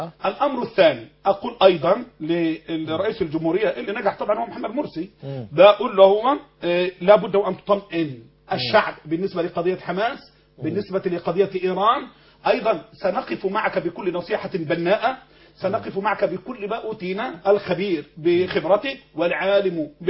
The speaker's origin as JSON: {"language": "Arabic", "country": "Egypt"}